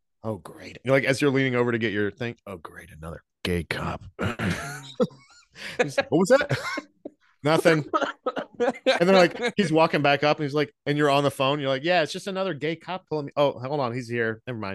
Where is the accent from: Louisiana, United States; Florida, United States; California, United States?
Florida, United States; now in New Jersey, United States; because I was born in New Jersey and then I grew up in Florida, and Florida and Jersey people drive very similar.